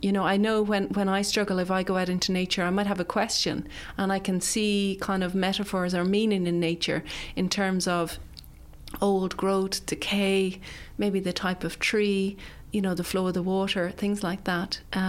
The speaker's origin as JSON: {"language": "English", "region": "Midlands", "country": "United Kingdom", "tie": "born or raised there", "said": "because I grew up in the Midlands, I wasn't used to the sound of darts."}